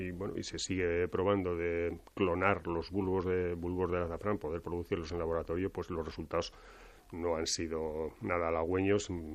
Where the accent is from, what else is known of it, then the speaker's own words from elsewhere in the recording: Blancas, Aragon, Spain; cuando empezamos a recuperar el cultivo allí en mi pueblo, en Blancas, aunque se ha hecho de toda la vida, yo lo he conocido desde que tenía 4 años